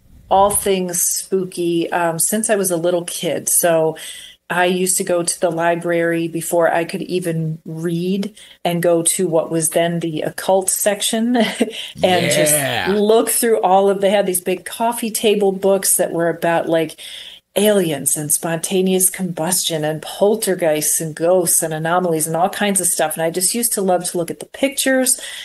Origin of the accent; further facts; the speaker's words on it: Maryland, United States; So I'm originally from Maryland, and so I have a lot of Maryland lore knowledge, but most of my research has been here. Most of my adult life has been here in the Midwest.